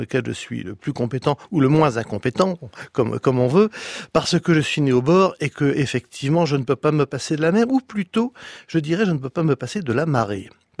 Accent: Saint-Pol-de-Léon, Brittany, France; born there; Je suis né à Saint-Paul-de-Léon, qui est une ville agricole à 500 mètres de la mer.

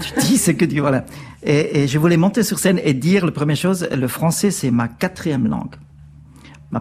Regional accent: Bern, Switzerland; French is a second language; Ma première, c'est le langage de l'Est de mes parents, que j'ai parlé avec mes parents quand ils étaient là. Le deuxième, c'est bernois, parce que j'ai grandi à Berne. Le troisième, c'est l'allemand. Quatrième, c'est l'anglais. Et le cinquième, c'est le français.

